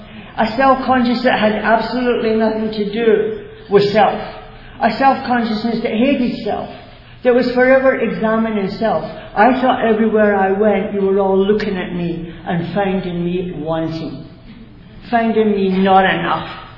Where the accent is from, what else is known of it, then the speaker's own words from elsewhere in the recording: Glasgow, Scotland, United Kingdom; born there; I was born in Glasgow, Scotland in 1943 during the Second World War.